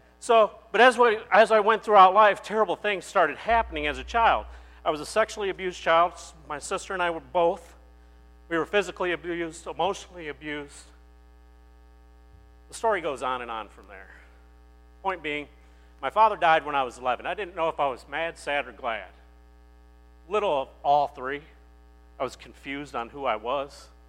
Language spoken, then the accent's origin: English; Florida, United States; You know, I grew up, I was born in Florida, and my parents were not the best parents in the world.